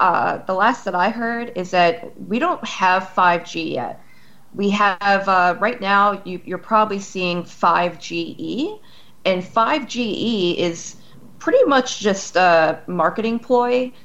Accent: New York, United States; of course, being a New Yorker, it's interesting to go to a place like Sydney.

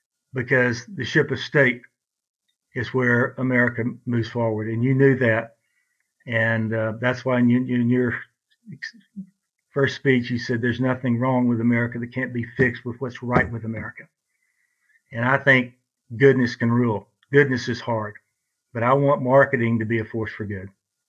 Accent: Brownwood, Texas, United States; born or raised there

